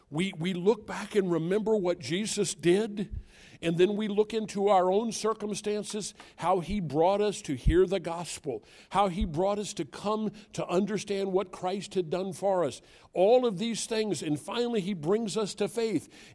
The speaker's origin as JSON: {"language": "English", "country": "United States", "said": "I'm always an American."}